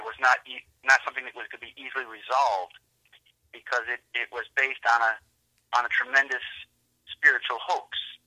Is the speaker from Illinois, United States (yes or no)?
yes; Schaumburg, Illinois, United States; I grew up in the Chicago area, Cook County, Illinois. I was born there and grew up there in Schaumburg.